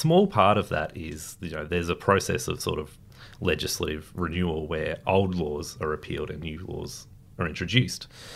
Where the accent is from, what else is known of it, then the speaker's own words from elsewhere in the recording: Bendigo, Victoria, Australia; I was born and raised in Bendigo, of course. So it's a bit of a return home for me.